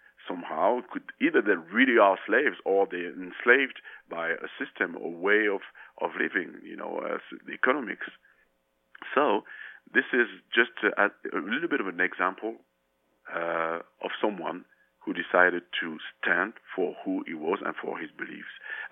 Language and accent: English; France; even though I grew up in France